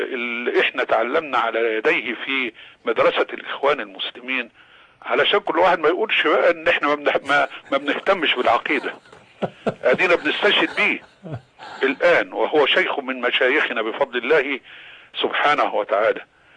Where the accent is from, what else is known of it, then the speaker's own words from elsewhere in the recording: Alexandria, Alexandria Governorate, Egypt; أنا من الإسكندرية وأعرف من هو